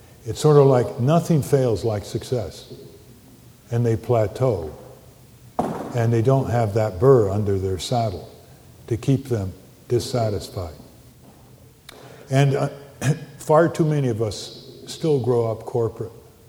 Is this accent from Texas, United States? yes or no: no; Connecticut, United States; I was raised in Connecticut, so I know what town meetings are about.